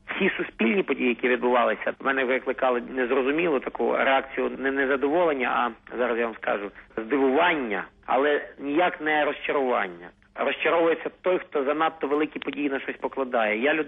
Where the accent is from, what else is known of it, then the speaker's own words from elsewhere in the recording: Lviv, Lviv Oblast, Ukraine; Це святкування 750-ліття мого рідного Львова.